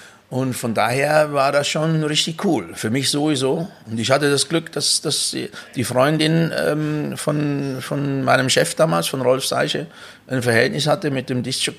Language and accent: German; Emmen, Lucerne, Switzerland; Ich komme ursprünglich aus Emmen eigentlich. Emmen ist ein Vorort von Luzern.